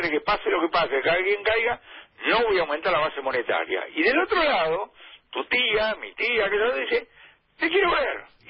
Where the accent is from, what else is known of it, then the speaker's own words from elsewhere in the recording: Argentina; como somos los argentinos, muy sensibilizados porque tenemos historia